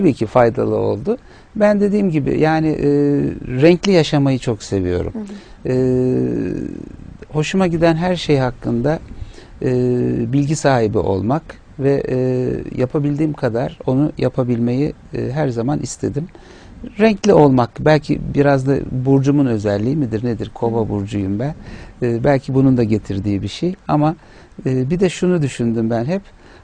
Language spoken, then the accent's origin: Turkish; Ankara, Turkey; also born or lived in Istanbul; Ankara doğumluyum. Ankaralıyım, Ankara doğumluyum. Ankara Koleji'nde ilkokulu okuduktan sonra orta lise tahsilimi de İstanbul'da yaptık. Babamın mesleği dolayısıyla İstanbul'a yerleşmiştik ilkokulu bittikten